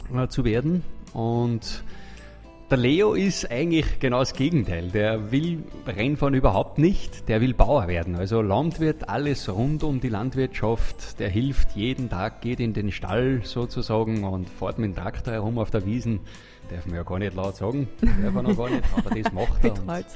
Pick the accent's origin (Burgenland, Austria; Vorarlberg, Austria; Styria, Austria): Styria, Austria; Schladming; ich bin ein 71er Jahrgang. Ja, 6 Kinder aufgewachsen auf der Planei in Schladming. Ich war der Jüngste